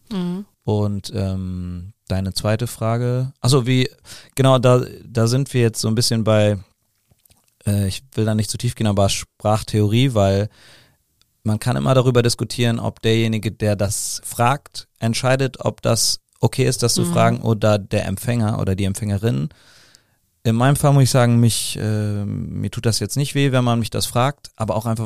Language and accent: German; Cologne, North Rhine-Westphalia, Germany; born there; Also ich bin in Köln-Porz geboren.